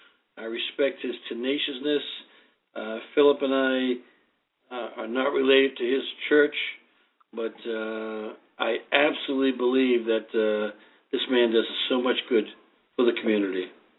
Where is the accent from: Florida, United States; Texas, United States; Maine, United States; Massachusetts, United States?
Massachusetts, United States; Boston; Growing up in Boston, we had small little grocery stores, little convenience stores like... And my family lived on the second floor.